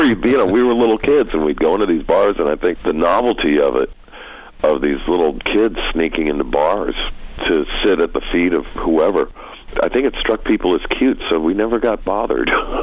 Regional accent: Downey, California, United States; where I grew up in Downey is in the southeast side of Los Angeles County, and that was the working class area. It's a long way from Hollywood, let me put it that way.

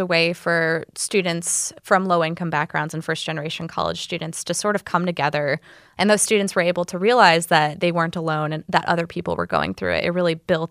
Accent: Warren, Michigan, United States; So I'm originally from Warren, Michigan, in Macomb County, and I grew up pretty working class.

